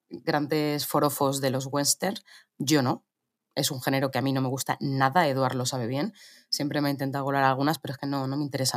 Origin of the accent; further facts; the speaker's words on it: Madrid, Community of Madrid, Spain; soy de Madrid y fijaos que es una cosa muy típica de los madrileños